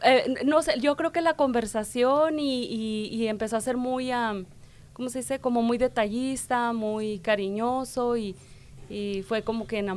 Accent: Guadalajara, Jalisco, Mexico; now in United States; Yo soy de Guadalajara, Jalisco, México.

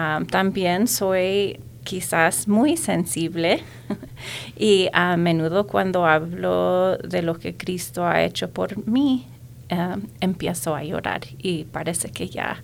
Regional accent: Denver, Colorado, United States; Nací, crecí en Denver, por medio de Chihuahua, México, donde todavía vive la mayoría de mi familia.

